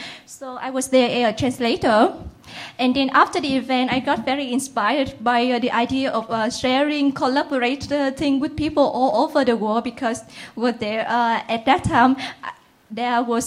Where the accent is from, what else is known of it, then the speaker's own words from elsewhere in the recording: Vietnam; I come from Vietnam.